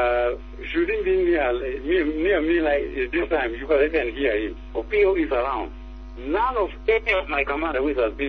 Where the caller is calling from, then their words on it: Uganda; We are all in Uganda. Right now, so I'm talking from Uganda. I'm here in Uganda.